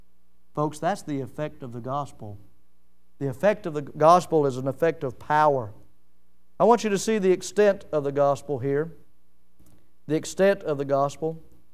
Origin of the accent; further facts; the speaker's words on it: Milton, Florida, United States; born there; I think about the fact that I was born in Milton, Florida. Of all the places to be born, Milton, Florida.